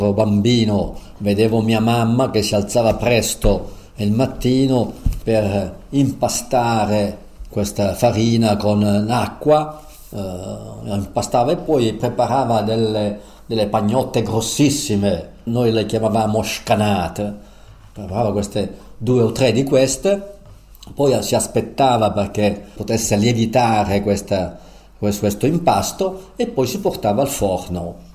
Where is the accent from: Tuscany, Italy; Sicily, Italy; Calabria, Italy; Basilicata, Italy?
Basilicata, Italy; Rionero in Vulture; tornavo al mio paese d'origine, a Rio Negro, ho visto i luoghi della mia fanciullezza, il campo da calcio